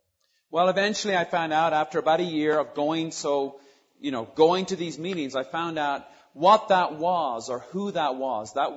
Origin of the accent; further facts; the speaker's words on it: Dublin, Leinster, Ireland; moved away as an adult; I'm actually from, not from here originally, I'm from Dublin, Ireland. I grew up in Ireland, went to high school there, went to college there, got saved there.